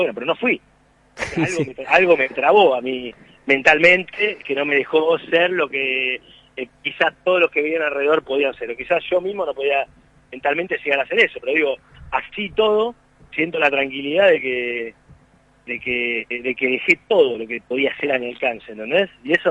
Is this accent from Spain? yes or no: no; Tandil, Buenos Aires Province, Argentina; yo soy un pibe de Tandil como ustedes, o sea, no tenía nada especial, ¿entendés? Era independiente, de jugar al frontón como todos